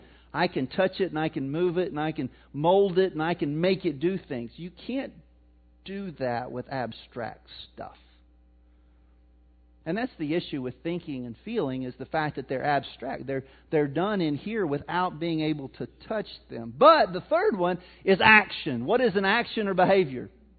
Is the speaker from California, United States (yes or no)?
no; Missouri, United States; I'm from Missouri, my bad.